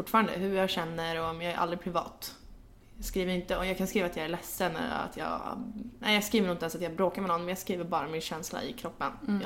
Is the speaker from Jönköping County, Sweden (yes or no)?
no; Gnesta, Södermanland, Sweden; Exakt, jag kommer från Gnesta utanför Stockholm.